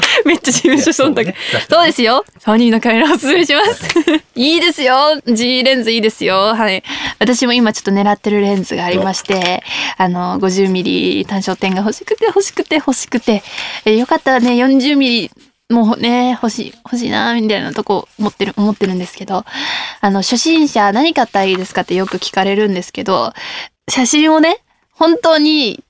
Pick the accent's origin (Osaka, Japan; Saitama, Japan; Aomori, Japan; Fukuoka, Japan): Saitama, Japan; さらに地元埼玉のお寿司を紹介するっていうちょっとコアな企画にすることで